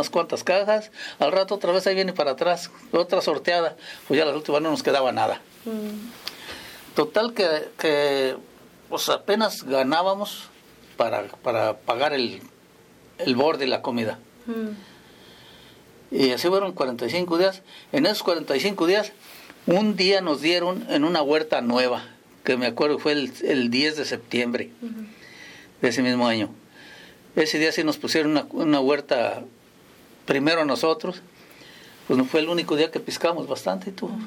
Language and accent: Spanish; La Piedad, Michoacán, Mexico; Y pues yo soy de La Piedad, Michoacán, ahí de un rancho. Entonces ahí no nos agarra lejos.